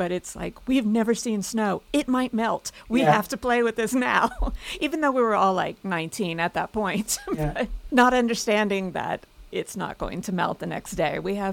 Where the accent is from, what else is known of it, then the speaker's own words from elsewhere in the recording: Texas, United States; for me, growing up in Texas, the first time I saw snow was in Canada.